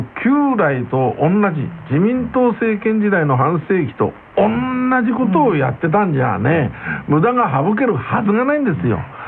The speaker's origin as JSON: {"language": "Japanese", "region": "Iwate", "country": "Japan", "said": "僕は岩手県ですから、"}